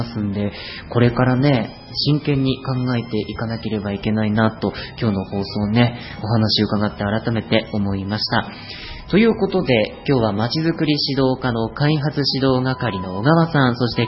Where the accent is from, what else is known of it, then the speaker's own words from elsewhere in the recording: Shizuoka, Japan; also born or lived in Yamanashi; 私も山梨なんです、大学が。で、地元が静岡なんで、もう雪は当分いいなと思ってますけれども。